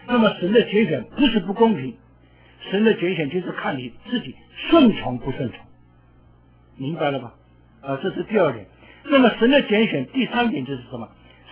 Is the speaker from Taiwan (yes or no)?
no; China; 我们中国人呢，以前蒋介石讲是四面的总部，四万万总部啊